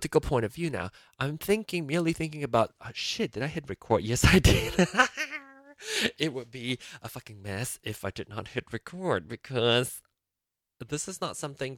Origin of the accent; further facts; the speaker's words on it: Malaysia; I grew up in Malaysia